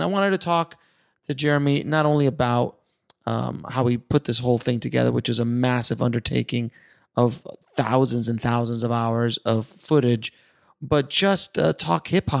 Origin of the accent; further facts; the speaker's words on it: New York, United States; I was raised in New York as a kid. So for most of the 70s and up until about 85, I was in New York, and my stepdad was a cab driver.